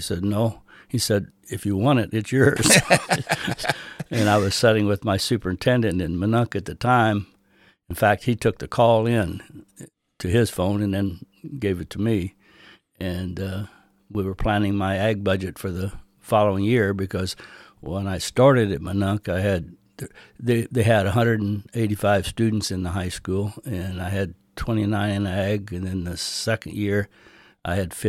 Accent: Illinois, United States; I grew up in southern Illinois, in Randolph County, a little farm between Sparta and Chester, Illinois.

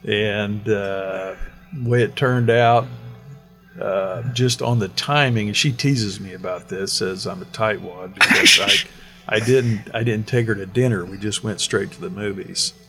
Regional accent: Du Quoin, Illinois, United States; Okay, well, I'm from Southern Illinois. Grew up in DuQuoin, Illinois.

